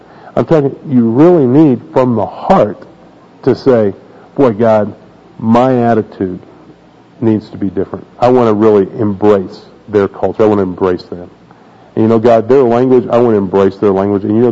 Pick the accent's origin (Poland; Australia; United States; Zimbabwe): United States; Oklahoma; Like when I was in Oklahoma, when I grew up in Oklahoma, I'd say, hey, how far is that?